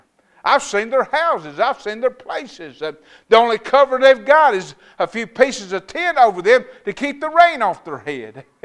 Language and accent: English; North Carolina, United States; I'm from North Carolina. And North Carolina is known as the Bible Belt.